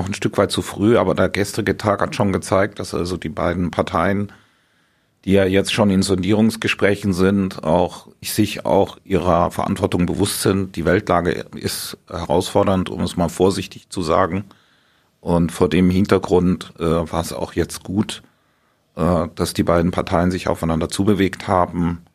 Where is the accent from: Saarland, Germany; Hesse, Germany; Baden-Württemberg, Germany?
Baden-Württemberg, Germany; Steißlingen; da war ich in meinem Heimatdorf Steißlingen